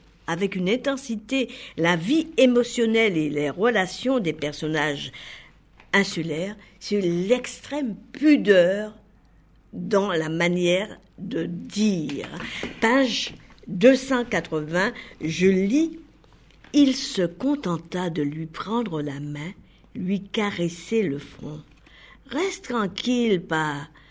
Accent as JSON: {"language": "French", "country": "Martinique", "said": "cette mentalité insulaire que je trouve aussi bien chez moi en Martinique qu'à La Réunion."}